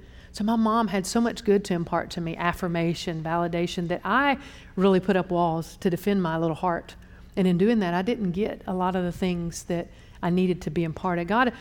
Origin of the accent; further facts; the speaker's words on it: Conyers, Georgia, United States; And I was raised in Atlanta, Georgia, Conyers, Georgia, actually, and raised by a really good home.